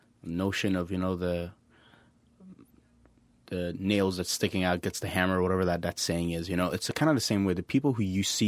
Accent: United States; I totally understand what you're saying because I am American, but I'm also Iranian.

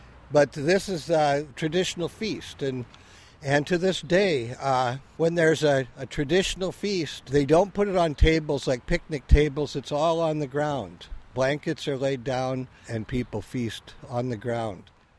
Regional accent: Minnesota, United States; I'm from the Ventura Village neighborhood

